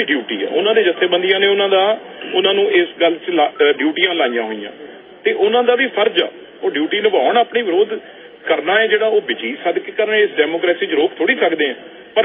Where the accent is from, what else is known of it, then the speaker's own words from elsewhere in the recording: Punjab, India; ਉਹ ਸਾਡੀ ਪੰਜਾਬ ਦੇ ਨੇ, ਅਸੀਂ ਵੀ ਪੰਜਾਬ ਦੇ ਆ।